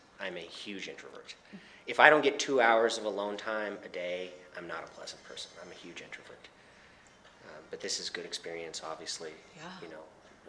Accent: Idaho, United States; also born or lived in New York; So I grew up in Idaho, moved to New York, became a salsa dancer, competed and performed, moved back to Idaho and picked up country dancing.

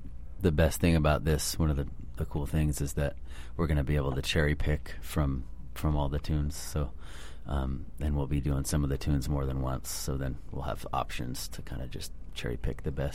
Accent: Sutter Creek, California, United States; Well, I grew up in Sutter Creek.

